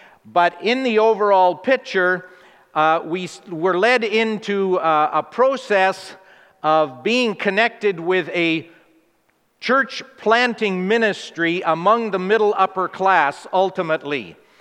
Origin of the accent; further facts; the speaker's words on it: Vancouver, British Columbia, Canada; I was born right here in Vancouver, British Columbia, raised in BC